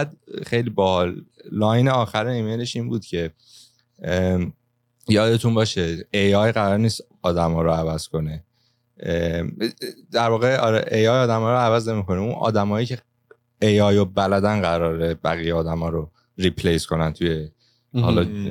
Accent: Iran; از ایران اومدیم و سوال شفاهی از من پرسی.

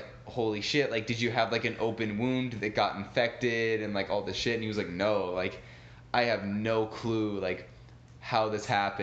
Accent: California, United States; I'm from California

